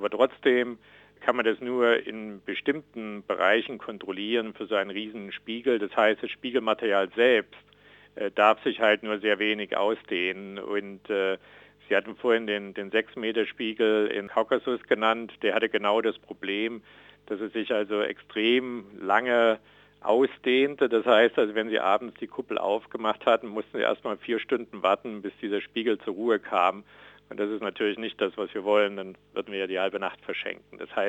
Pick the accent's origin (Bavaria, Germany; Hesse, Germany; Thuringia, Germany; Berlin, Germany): Thuringia, Germany; viele Grüße in meine Heimat Thüringen